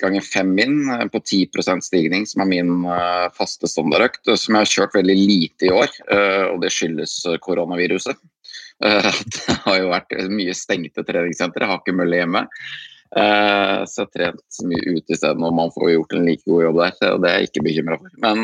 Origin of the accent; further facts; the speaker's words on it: Andebu, Vestfold, Norway; akkurat nå så jeg en liten tur hjemme I Andebu, på gården til foreldrene mine, her som jeg vokst opp da.